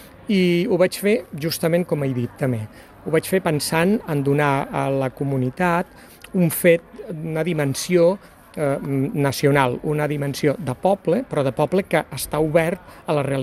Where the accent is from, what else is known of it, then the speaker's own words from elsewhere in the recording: Sant Julià de Lòria, Andorra; Jo sóc de Sant Julià de Lòria